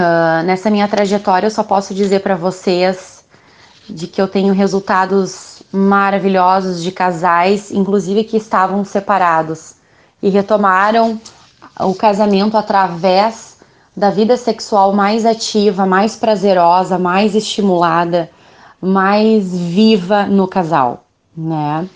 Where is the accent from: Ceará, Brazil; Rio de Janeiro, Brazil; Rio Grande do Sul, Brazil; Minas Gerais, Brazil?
Rio Grande do Sul, Brazil; Campo Bom; eu sou de Campo Bom, bem pertinho aqui é da Grande Porto Alegre, aqui ao lado de Novo Hamburgo.